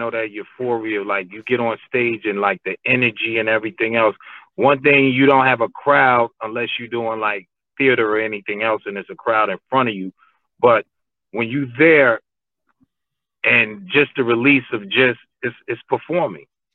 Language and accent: English; New York, United States; I was Dominican. It was Uptown. I was from Washington Heights. I just was rolling with my Hispanic gang.